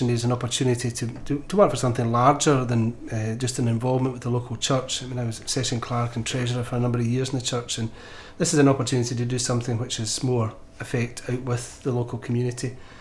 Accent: Saltcoats, Scotland, United Kingdom; Again, I'm from Saulcoats.

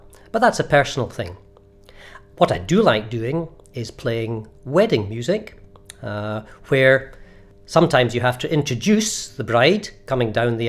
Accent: St Andrews, Scotland, United Kingdom; one of the first things that ministers in my hometown of St Andrews were quite keen for

